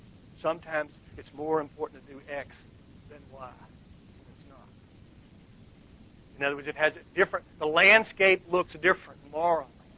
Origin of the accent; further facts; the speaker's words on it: the South, United States; and I grew up in the South, so I'd never seen a team of sled dogs